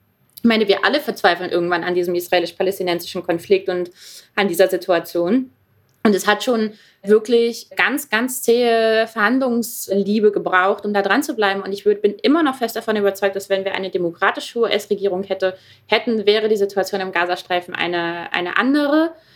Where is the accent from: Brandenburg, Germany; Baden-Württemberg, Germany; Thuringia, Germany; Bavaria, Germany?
Brandenburg, Germany; Also da, wo ich aufgewachsen bin